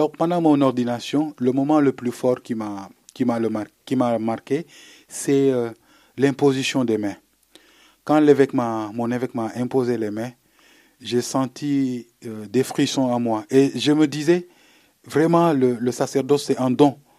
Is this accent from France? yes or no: no; Fadiouth, Thiès, Senegal; Parce que chez nous au Sénégal, surtout dans mon village qui s'appelle Fadjout, l'île aux coquillages, les jeunes... ils ont un terrain de jeu